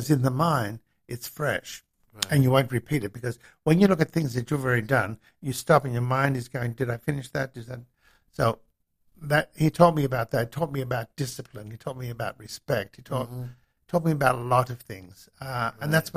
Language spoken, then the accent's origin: English; Australia; now in United States; I came from Australia with $180 in my pocket.